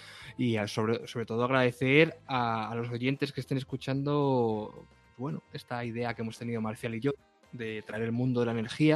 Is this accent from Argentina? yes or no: no; Castilla-La Mancha, Spain; yo, que soy de La Mancha y he vivido con molinos toda mi vida en tierra